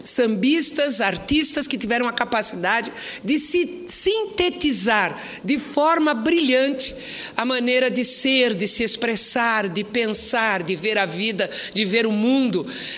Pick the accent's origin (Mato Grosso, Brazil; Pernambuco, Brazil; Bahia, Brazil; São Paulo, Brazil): São Paulo, Brazil; born there; é do bairro onde eu nasci, teve destaque nacional a partir do famoso Bixiga, né, lá em São Paulo